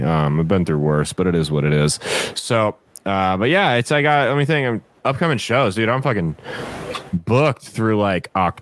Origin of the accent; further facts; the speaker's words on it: Omaha, Nebraska, United States; I'm from Omaha. I'm an elitist.